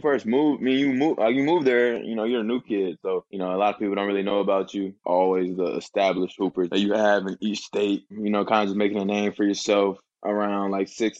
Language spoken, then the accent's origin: English; Charlotte, North Carolina, United States; also born or lived in Chicago; I played 2 years at Kansas University, from Charlotte, North Carolina. I was born in Chicago with Vic Law. Went to the same middle school as Vic Law. So I moved to Charlotte.